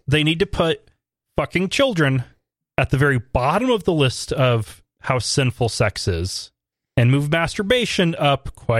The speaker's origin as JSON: {"language": "English", "region": "Oregon", "country": "United States", "accent": "Malheur County accent", "said": "I was confused in Grants Pass of being from Texas because my accent did not sound right. I had the Malheur County accent from Eastern Oregon. It's unique."}